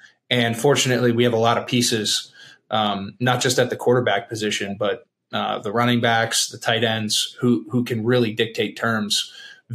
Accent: Charlottesville, Virginia, United States; My dad played at Virginia. I grew up in the Charlottesville area.

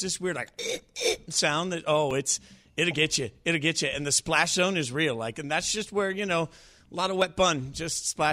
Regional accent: Las Vegas, Nevada, United States; I grew up in Vegas as a kid, and I think it was always called a barbecue when I was a kid.

